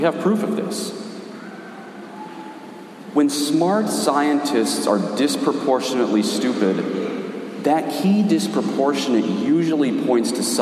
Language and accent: English; Colorado, United States; I'm from Colorado. I still have a little hippie in me.